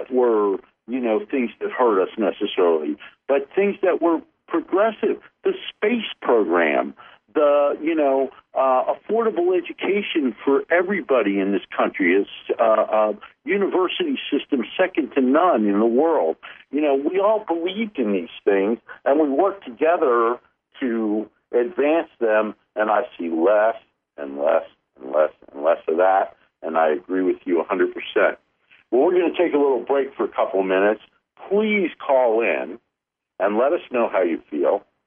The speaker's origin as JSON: {"language": "English", "country": "United States", "said": "I think there used to be a thing when we were young called being American, where we all pulled together."}